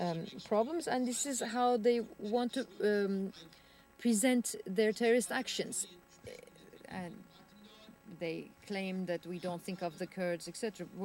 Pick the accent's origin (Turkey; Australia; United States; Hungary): Turkey; Black Sea Region; I come from the Black Sea.